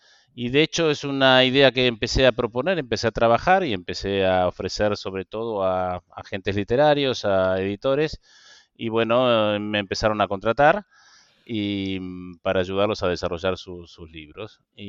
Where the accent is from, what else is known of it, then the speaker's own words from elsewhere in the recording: Argentina; moved away as an adult; yo llegué de Argentina en el año 2002.